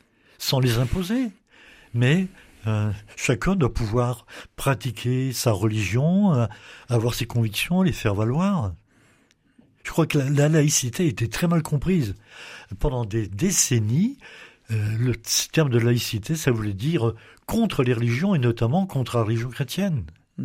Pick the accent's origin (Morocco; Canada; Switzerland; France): France; Auvergne-Rhône-Alpes; Nous sommes des Beaussaignes, comme on dirait, du côté de Saint-Étienne.